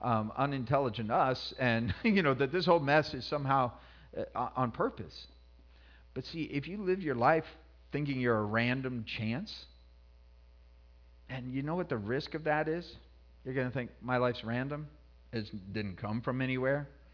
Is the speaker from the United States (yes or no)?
yes; Colorado, United States; I grew up in Colorado, and one of the things in Colorado is you have hills, you know.